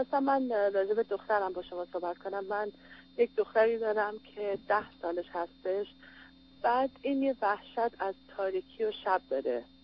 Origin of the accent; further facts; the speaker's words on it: Iran; also born or lived in Europe; now in United States; من تقریبا 30 سال از ایران اومدم بیرون، یه مقدار اروپا بودم، بعد 20 سالم هست که ازدواج کردم و در آمریکا هستم.